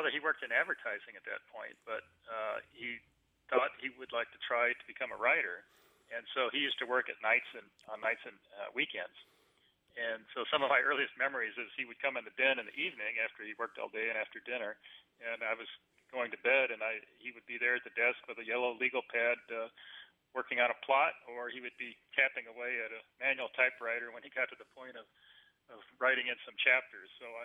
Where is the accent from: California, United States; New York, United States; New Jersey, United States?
California, United States; I grew up in California, and my father started writing when I was about 5 or 6 years old